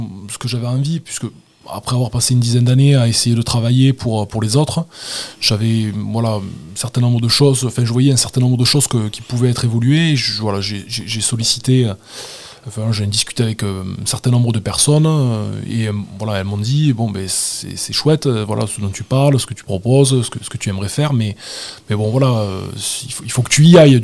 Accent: Barguelonne-en-Quercy, Occitanie, France; also born or lived in Cahors; donc je suis né à Cahors. Mais on m'a vite ramené à Saint-Donès, du coup dans mon village d'origine, qui fait partie de Barguelonne-en-Quercy. Donc voilà, j'ai grandi entre la biscuiterie familiale fondée par mes grands-parents et le lac de mon domicile.

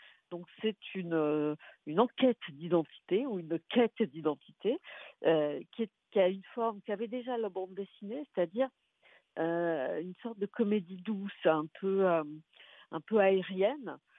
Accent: Montauban, Occitanie, France; also born or lived in Limoges; Absolument, je suis montalbanaise et j'ai grandi à Montauban. Je suis née à Limoges, mais je suis arrivée à 5 ans à Montauban et j'y suis restée jusqu'au bac. Donc j'ai mes parents toujours là-bas, donc je reviens régulièrement.

